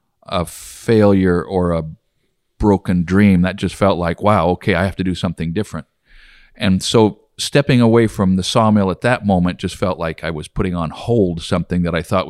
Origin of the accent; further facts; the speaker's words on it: Oregon, United States; moved away; also born or lived in Wyoming; Growing up in Oregon and then moving to Wyoming, I was in two economies that were commodity-based.